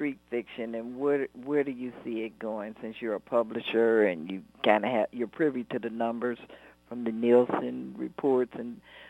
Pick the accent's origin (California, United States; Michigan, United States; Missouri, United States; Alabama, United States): Michigan, United States; Detroit; moved away; I'm from Detroit, and so when